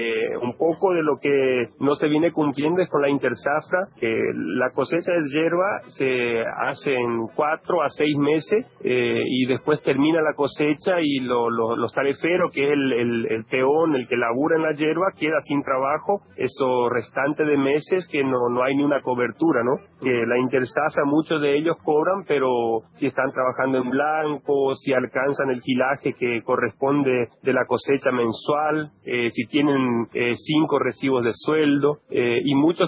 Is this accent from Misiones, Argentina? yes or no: yes; Comandante Andresito, Misiones, Argentina; Yo soy de Misiones, de Comandante Andresito, que queda en la zona norte de la provincia de Misiones.